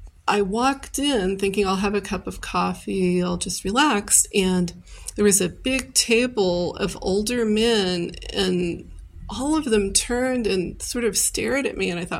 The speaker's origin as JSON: {"language": "English", "town": "Oklahoma City", "region": "Oklahoma", "country": "United States", "lives_now": "Cambridge City, United States", "said": "No, I'm not. I'm a transplant from Oklahoma City."}